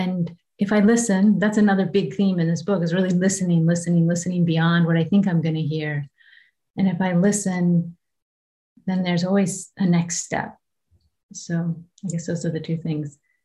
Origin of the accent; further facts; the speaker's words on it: West Virginia, United States; and I'm from West Virginia, and it reminds me of sort of that Appalachian forest.